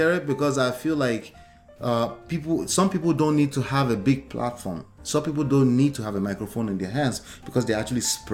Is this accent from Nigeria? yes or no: yes; Nigeria; no offense to Nigerians, I'm Nigerian, is raising kids in Nigeria is better than raising kids in America.